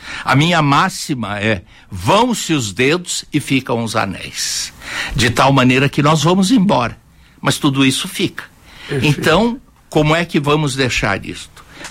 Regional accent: Paraná, Brazil; now in São Paulo, Brazil; Assim é que o norte do Paraná, mas por que o norte do Paraná? É como dizia Fernando Pessoa, o rio da minha aldeia.

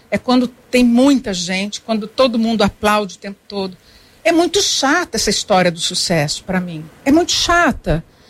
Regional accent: Cambé, Paraná, Brazil; born there; Eu nasci em Cambé. Eu sou filha de libaneses. Meu pai, minha mãe e meus irmãos são libaneses. Eles saíram de Beirute para Cambé.

